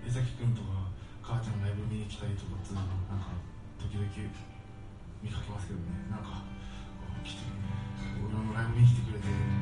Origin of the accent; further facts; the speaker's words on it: Chiba, Japan; 僕は生まれ育ちは千葉県千葉市なんですけど